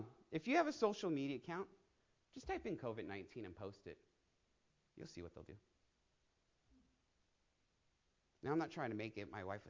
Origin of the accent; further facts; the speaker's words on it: California, United States; I come from California, Sodom, Gomorrah.